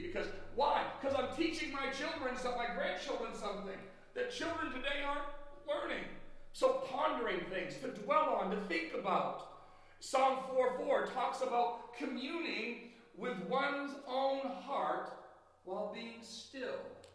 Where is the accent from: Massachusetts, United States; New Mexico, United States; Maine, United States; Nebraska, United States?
Maine, United States; I'll never forget sometimes when I'm from Maine, and we had snowstorm one time that dumped so much snow